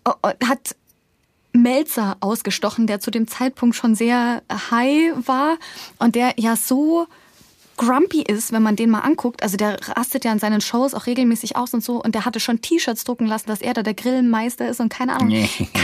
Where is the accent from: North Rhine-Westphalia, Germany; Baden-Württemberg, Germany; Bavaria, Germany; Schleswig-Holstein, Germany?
Bavaria, Germany; Bruckmühl; Nein, ich bin hier in Bruckmühl aufgewachsen, hier geboren.